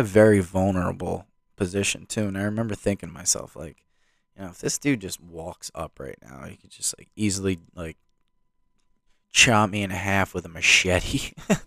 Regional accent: New Jersey, United States; I'm from New Jersey, I don't care.

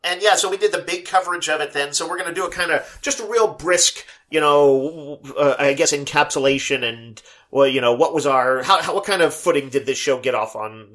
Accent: United States; I'm an American. I want to know how many miles away they are, not calicams.

